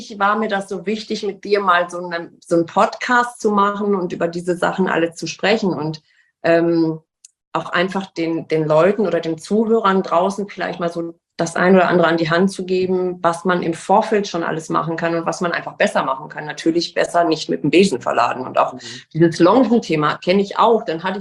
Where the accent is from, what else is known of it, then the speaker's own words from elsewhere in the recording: North Rhine-Westphalia, Germany; ich komme aus Nordrhein-Westfalen